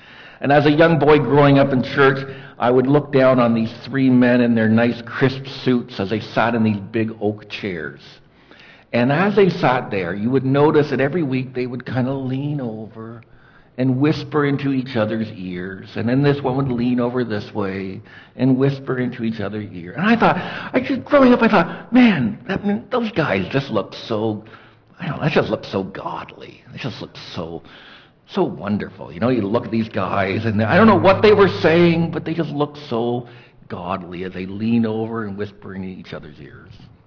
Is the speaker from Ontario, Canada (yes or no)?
yes; Toronto, Ontario, Canada; Well, I grew up in Toronto, went to church in Toronto, a big church